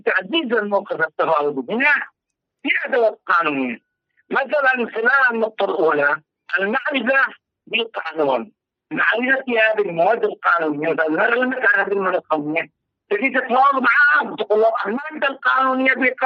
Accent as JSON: {"language": "Arabic", "country": "Yemen", "said": "كذلك مثلا خاصة عندنا باليمن"}